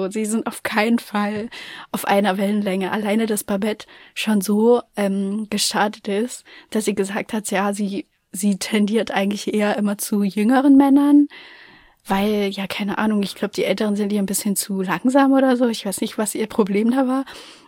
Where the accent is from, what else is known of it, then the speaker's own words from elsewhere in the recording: eastern Germany, Germany; ich komme aus dem Osten.